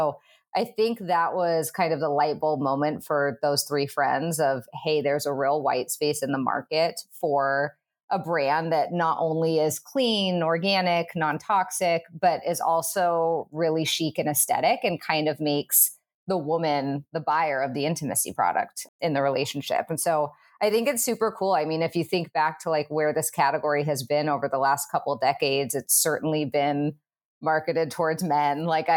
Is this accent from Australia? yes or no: no; Eugene, Oregon, United States; now in Los Angeles, United States; I'm from Eugene, Oregon originally, though now I live in Los Angeles